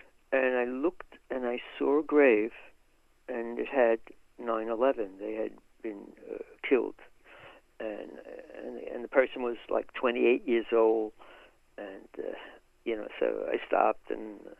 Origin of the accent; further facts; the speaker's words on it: United States; even though I didn't lose a child, I'm an American, and I could feel for them.